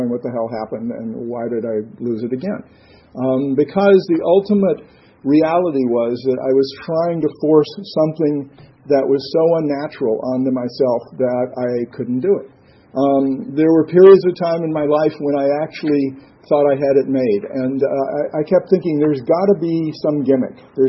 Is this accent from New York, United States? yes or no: no; Texas, United States; In the early 50s, when I was growing up in Texas, my mom had a local television show